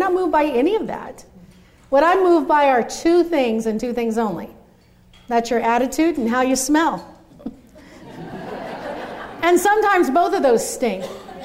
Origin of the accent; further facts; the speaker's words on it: Midwest, United States; moved away as an adult; now in Dallas, United States; I'm originally from the Midwest, where I learned how to speak normal. Then I moved to Dallas in 2000, and that's when I learned a whole new way of talking.